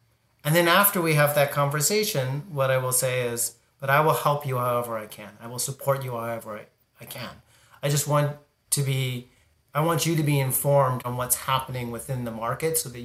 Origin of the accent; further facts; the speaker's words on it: California, United States; I grew up in Southern California. I used to go to Disneyland every year for my birthday.